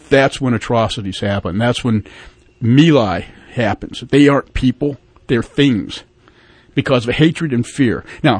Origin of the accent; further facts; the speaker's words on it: United States; I mean, we being the American people. And you know what? We and the American people spoke.